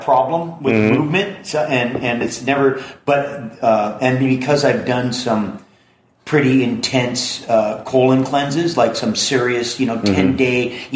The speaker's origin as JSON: {"language": "English", "region": "Hawaii", "country": "United States", "tie": "born or raised there", "said": "See, I grew up in Hawaii."}